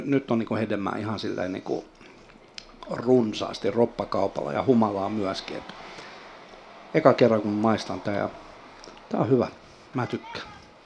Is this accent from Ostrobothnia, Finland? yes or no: yes; Jakobstad, Ostrobothnia, Finland; mistä mä oon Pietasaaresta kotosin ja muistan kyllä hyvin